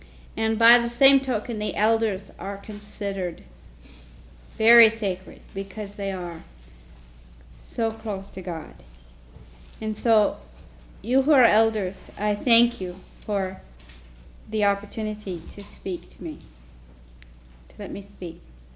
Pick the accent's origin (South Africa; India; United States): India; As an Indian woman, as a Lutheran woman, as a non-Indian woman